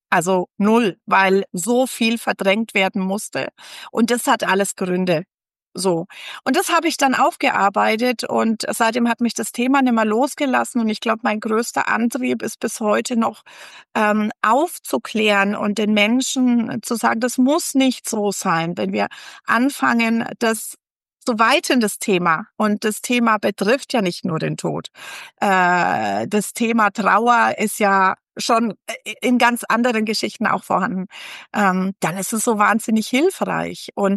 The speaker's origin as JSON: {"language": "German", "region": "Bavaria", "country": "Germany", "moved": "as an adult", "lives_now": "Olpe, Germany", "said": "Ich bin eigentlich Fränkin, bin über die Schwäbische Alb ins Sauerland gezogen mit meinem zweiten Mann dann und bin hier in Olpe gelandet"}